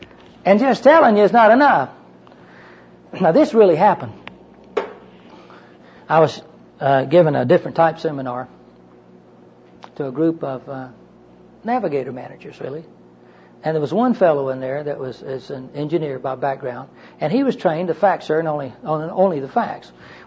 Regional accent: Maine, United States; Even if I'd have told you I'm from Maine, would you have believed that?

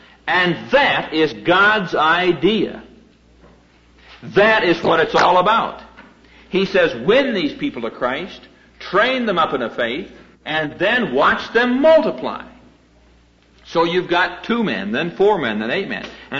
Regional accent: Iowa, United States; back in Iowa, you know. This train that he mentioned that comes through my hometown.

